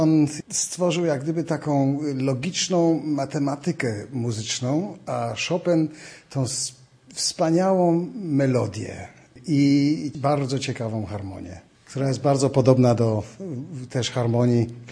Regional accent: Kraków, Lesser Poland, Poland; moved away as an adult; Ja jestem Polakiem i do 20 roku życia mieszkałem w tym kraju. Jestem krakowianinem

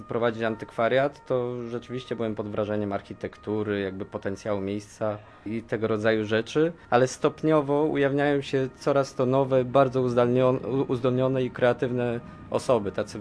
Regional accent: Greater Poland Voivodeship, Poland; ja się wychowałem w małym miasteczku

